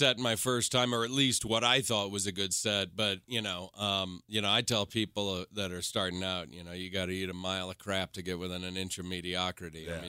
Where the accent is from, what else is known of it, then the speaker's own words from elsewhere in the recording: New York, United States; now in Los Angeles, United States; Yeah, I moved from New York, man. And when I got to L.A., I was one of those guys that was like, I'm a New Yorker. I'm just living here because I work here.